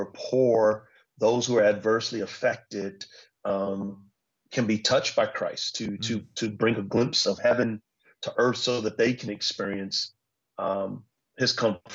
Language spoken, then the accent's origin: English; San Antonio, Texas, United States; So I grew up in San Antonio, Texas, and Texas football is taken very seriously.